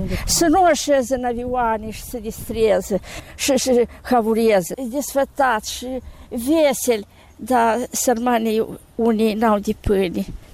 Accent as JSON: {"language": "Romanian", "country": "Moldova", "said": "Noi suntem români, basarabieni."}